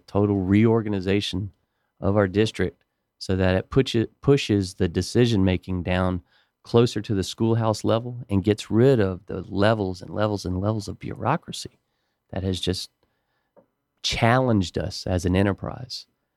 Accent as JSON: {"language": "English", "town": "Buckhead", "region": "Georgia", "country": "United States", "tie": "born or raised there", "said": "I was born and raised in Buckhead, and Buckhead has grown tremendously and has gotten way too crowded."}